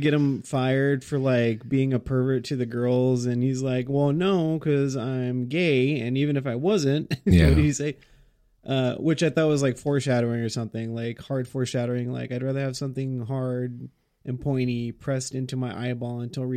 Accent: Texas, United States; now in Los Angeles, United States; I am named they from Texas originally, and I now live in Los Angeles for about 14 years, a little more

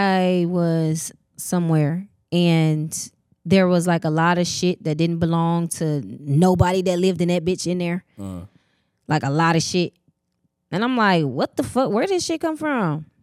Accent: Chicago, Illinois, United States; also born or lived in Memphis, Tennessee; Nope, yeah, because I'm from both. I'm from Chicago and Memphis. I'm from both.

